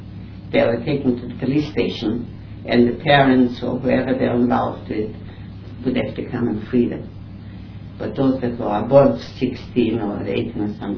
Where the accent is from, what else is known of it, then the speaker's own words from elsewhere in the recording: Brest, Brest Region, Belarus; And in Brest-Litovsk, I knew most everybody, and it was my hometown.